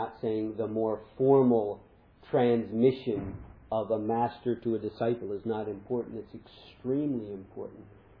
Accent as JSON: {"language": "English", "country": "United States", "said": "not only Europe, I'm an American, in America too, and in Japan as well"}